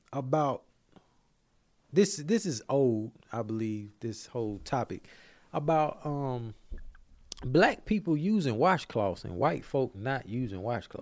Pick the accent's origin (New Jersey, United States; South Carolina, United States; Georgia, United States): Georgia, United States; Decatur; My partner, dude I grew up with in Decatur, Georgia.